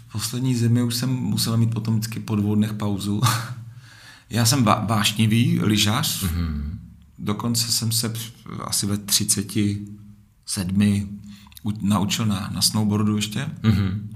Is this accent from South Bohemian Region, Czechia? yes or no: no; Zlín Region, Czechia; Lyžuji od malička, od 3 let, jsem z Valašska, spousta kopců, kde jsme mohli, tam jsme lyžovali.